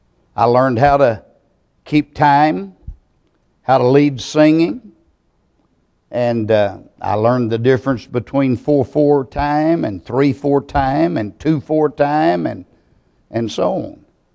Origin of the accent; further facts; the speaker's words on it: Texas, United States; As a little boy growing up in East Texas at Hayden Baptist Church